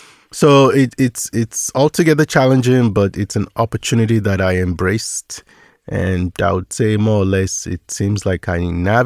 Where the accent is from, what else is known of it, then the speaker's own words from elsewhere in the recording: Nigeria; now in United States; Yeah, in high school, I did high school in Nigeria.